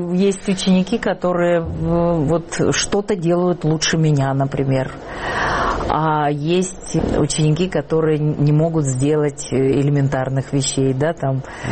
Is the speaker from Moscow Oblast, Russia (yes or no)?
no; Adygea, Russia; Я с Кавказа, да. Я адыгейка, я черкешенка.